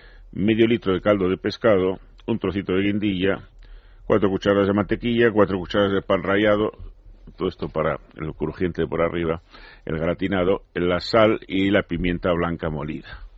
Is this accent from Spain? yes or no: yes; Santoña, Cantabria, Spain; Sí, estas vienen de mi tierra. No son de Somaya, son de Santoña, que es la patria de la anchoa, sí.